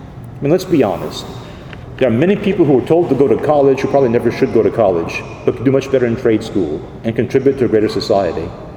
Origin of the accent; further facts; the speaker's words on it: Church Point, Louisiana, United States; go through the middle of what once was Ville Platte, or my hometown of Church Point for that matter.